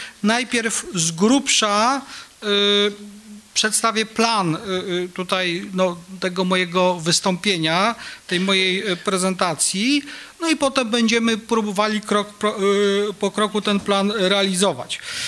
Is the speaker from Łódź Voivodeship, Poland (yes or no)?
no; Legionowo, Masovian Voivodeship, Poland; przybywam z Legionowa, to jest moja mała ojczyzna, tam się moje dzieci urodziły, to jest mój świat, z którego jestem dumny